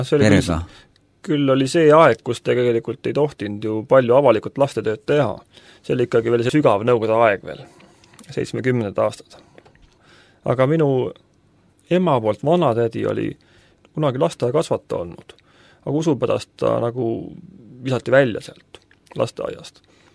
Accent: Keila, Harju County, Estonia; also born or lived in Tallinn; ma sündisin Tallinnas küll, aga me elasime Keilas.

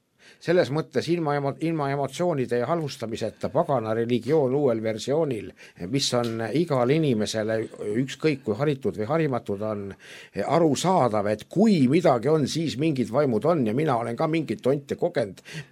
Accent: Türi, Järva County, Estonia; ise ma olen Türilt. Mina Türilt ei mäleta, et oleks nii palju küünlaid

